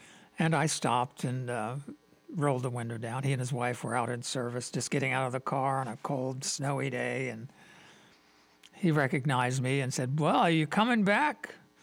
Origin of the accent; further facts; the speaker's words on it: United States; Americans, I'm an American, so that's my perspective.